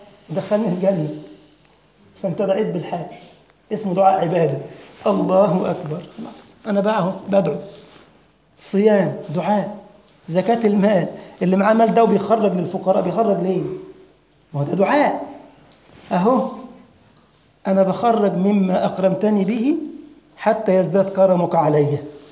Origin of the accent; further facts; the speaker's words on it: Egypt; وذلك حتى الناس البسطاء عندنا في مصر يقول لك إيه؟ ربنا يسمع منك.